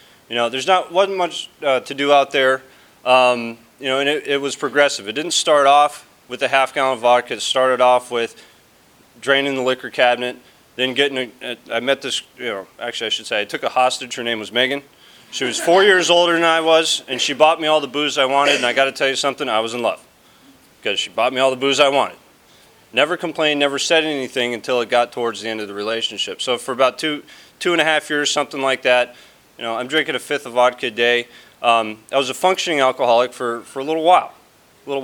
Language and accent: English; Lake Forest, California, United States; I was born and raised out here in Orange County, lived down in Lake Forest till the time I was about 18 years old